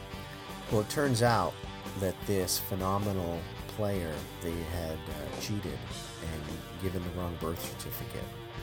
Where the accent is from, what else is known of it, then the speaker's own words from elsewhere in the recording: Boston, Massachusetts, United States; I grew up in Boston, and the Boston Marathon, you know, is one of, you know, the holy sportsness that is granted to us in the New England area.